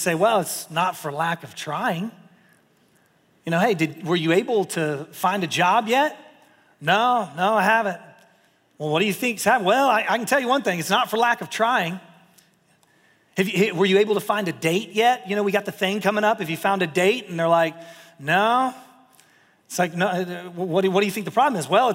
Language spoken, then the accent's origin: English; the South, United States; born or raised there